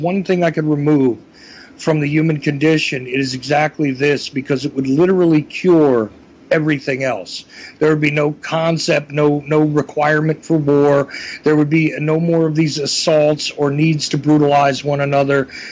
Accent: Northeast, United States; I don't have a problem with name calling. I'm from the Northeast.

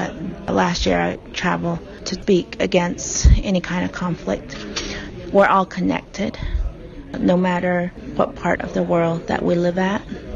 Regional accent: Arizona, United States; I was born and raised here on the Navajo Nation, right near mines

